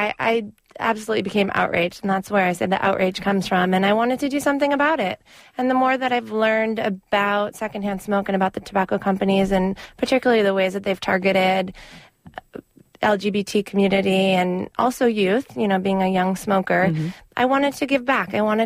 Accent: Massachusetts, United States; And I grew up outside of Boston, and I was still in high school, I believe, when they banned cigarettes in the restaurants and the bars in Boston.

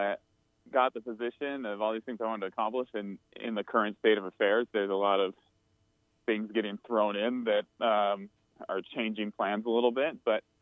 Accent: Utah, United States; Well, I am a Utah native. I was born and raised in Cache Valley and grew up in the ski industry.

